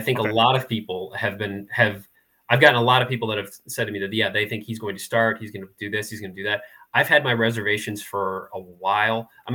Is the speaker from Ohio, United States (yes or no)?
yes; Toledo, Ohio, United States; My parents went to Bowling Green. I grew up in Toledo.